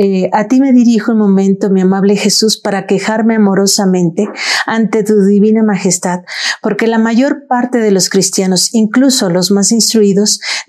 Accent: Orizaba, Veracruz, Mexico; Soy de Orizaba, Veracruz, y … Tengo dos hijos y estoy casada.

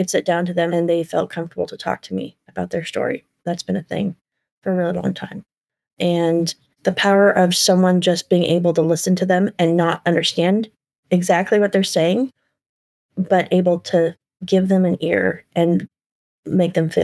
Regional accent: Portland, Oregon, United States; And yeah, I grew up in Southeast Portland.

